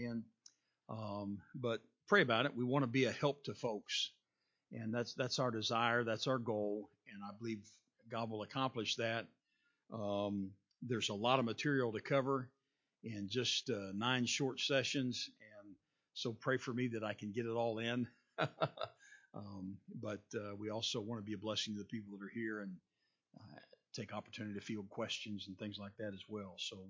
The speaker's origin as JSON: {"language": "English", "country": "Kenya", "said": "because I am Kenyan"}